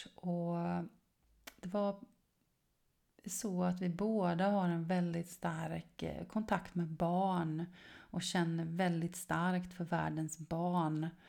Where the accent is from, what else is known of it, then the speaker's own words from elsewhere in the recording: Sweden; Men jag är ju svensk och jag har kurser på svenska också.